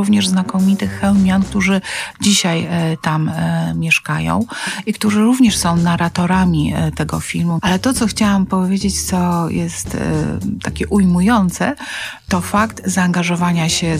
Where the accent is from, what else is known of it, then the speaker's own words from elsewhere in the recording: Gdańsk, Pomeranian Voivodeship, Poland; now in Lublin, Poland; z Gdańskiem, z którego pochodzę, ponieważ jestem gdańszczanką, która mieszka od 35 lat w Lublinie